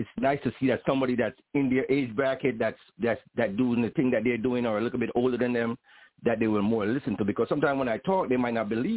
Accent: Jamaica; Yes, I'm a Jamaican dude on it.

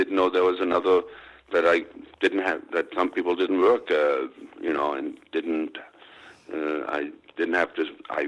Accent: Germany; I had no idea where oranges came from growing up in Germany.

